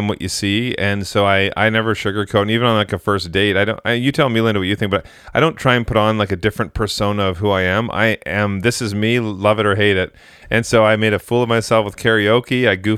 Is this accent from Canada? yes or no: yes; Vancouver, British Columbia, Canada; So I'm from Vancouver